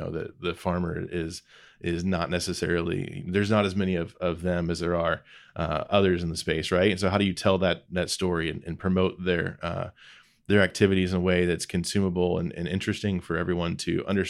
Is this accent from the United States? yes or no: yes; Lebanon, Indiana, United States; So for me, I grew up in Lebanon, Indiana, just northwest of Indianapolis. It's home. It's always been home. Growing up specifically, we grew up in the country, I would say, but not in agriculture